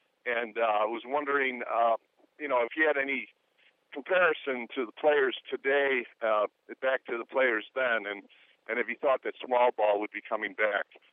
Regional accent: Chicago, Illinois, United States; I'm from Chicago, and I have a scorecard going back to 1967

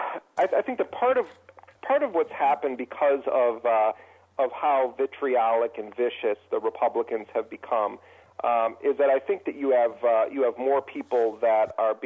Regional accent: Midwest, United States; You know, I'm from the Midwest, though. I'm not from one of the coasts.

